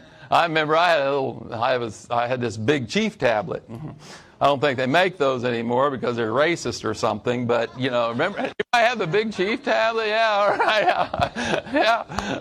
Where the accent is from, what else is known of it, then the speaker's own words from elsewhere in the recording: Indian Grove, Missouri, United States; moved away as an adult; also born or lived in Wilmore, Kentucky, United States; now in -; I grew up in Indian Grove, Missouri. I was there for 28 years of my life and the same place